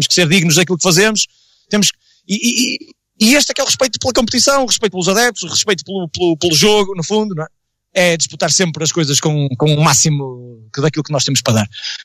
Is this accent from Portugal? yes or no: yes; Espinho, Norte, Portugal; Não, eu sou de Espinho, ando nas ruas de Espinho